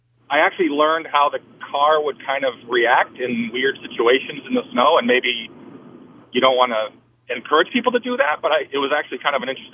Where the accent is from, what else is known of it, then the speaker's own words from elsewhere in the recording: Massachusetts, United States; When I was younger, I grew up in Western Mass